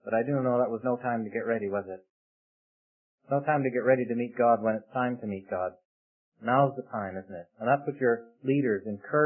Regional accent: St. Catharines, Ontario, Canada; My hometown is St. Catharines, Ontario. That's up in Canada, about 12 miles from Niagara Falls.

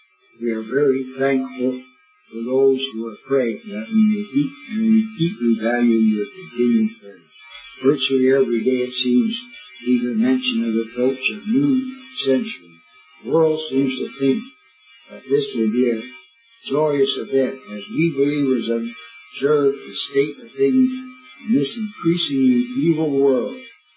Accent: Kosovo; Kosovars are Albanians. We are divided from Albania. We were divided from Albania after World War I.

